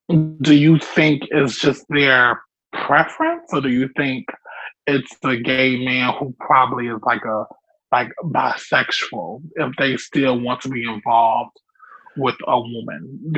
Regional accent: Florida, United States; Because I'm from Florida, and I see it a lot here, and especially in Georgia.

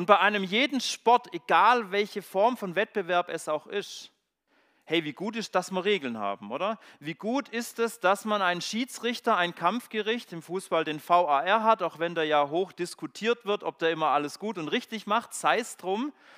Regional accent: Baden-Württemberg, Germany; ich komme ja aus dem Schwarzwald, aus dem Schwäbischen

